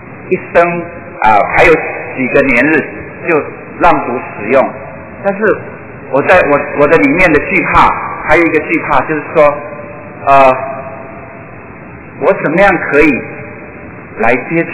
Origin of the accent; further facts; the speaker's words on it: Taiwan; 我是土生土长的台湾的年轻人